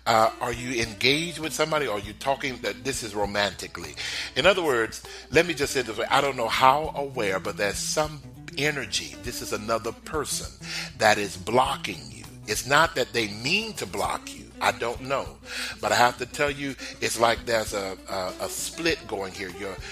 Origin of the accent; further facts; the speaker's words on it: Texas, United States; See, I'm originally from Texas. Everybody know that.